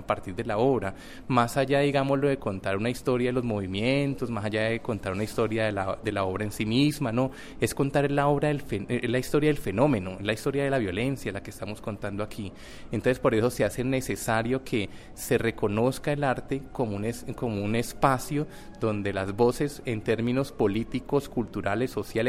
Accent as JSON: {"language": "Spanish", "country": "Colombia", "said": "para hablar de lo que a nosotros como colombianos nos da temor hablar"}